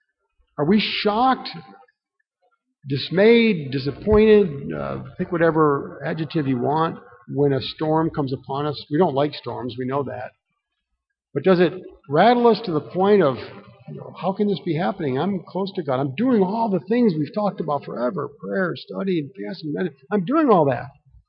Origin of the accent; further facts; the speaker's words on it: Michigan, United States; Growing up in Michigan, I knew some people in church that were avid fishermen.